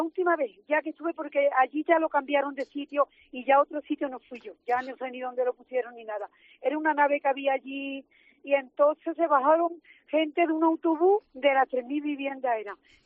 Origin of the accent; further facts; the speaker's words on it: Aguadulce, Andalusia, Spain; De Sevilla, claro.